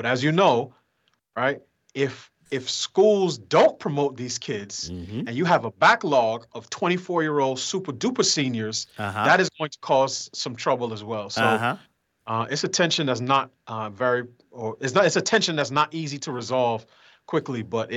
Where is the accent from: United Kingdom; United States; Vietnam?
United States; New York; I grew up in New York, and I'm thinking, they just hear the top line, right?